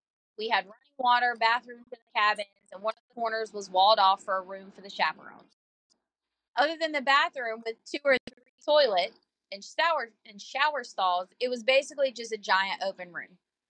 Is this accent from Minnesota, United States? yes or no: no; Atlanta, Georgia, United States; Other than the couple of years spent in South Georgia, I grew up in Metro Atlanta, so the idea of camping was really exciting.